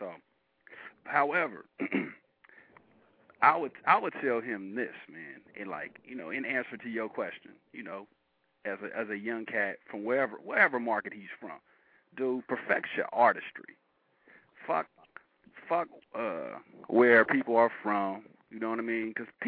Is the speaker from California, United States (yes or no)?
yes; Bay Area, California, United States; I'm from the Bay, man. I'm from the Bay Area, right?